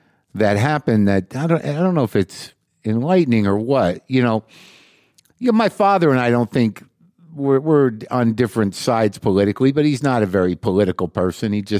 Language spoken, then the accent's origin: English; New Mexico, United States; I've spent a few days here in New Mexico, my hometown.